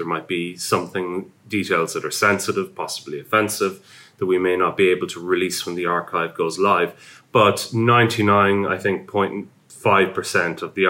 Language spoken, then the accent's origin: English; Ireland; You may have noticed I'm Irish.